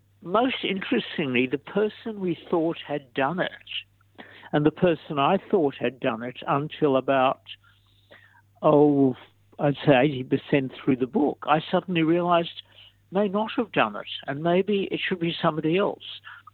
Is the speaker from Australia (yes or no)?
yes; Tasmania, Australia; I grew up in Tasmania and therefore could write about it.